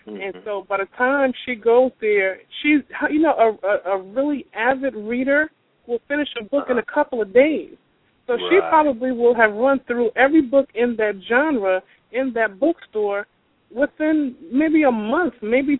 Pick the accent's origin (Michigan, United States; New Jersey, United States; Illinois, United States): New Jersey, United States; she was from New York and I was from Jersey. Yeah, we were both black. We both lived in the inner city.